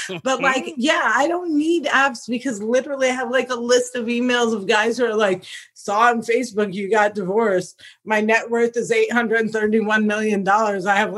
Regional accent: New Jersey, United States; Tony, you know who I am. I'm from Jersey. I can't control my tone.

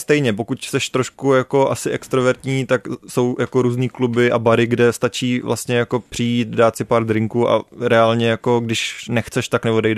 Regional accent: Liberec, Liberec Region, Czechia; jsem z Liberce

